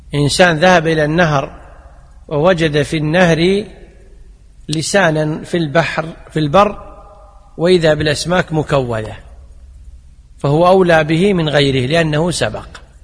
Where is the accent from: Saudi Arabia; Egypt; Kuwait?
Kuwait; ذلك العامة عندنا بالكويت شي يقولون